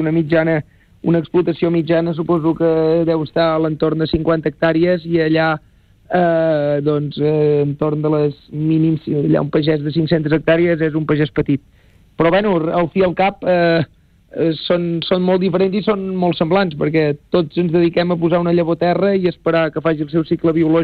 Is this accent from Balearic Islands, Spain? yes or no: no; Esponellà, Catalonia, Spain; jo que soc del municipi d'Esponellà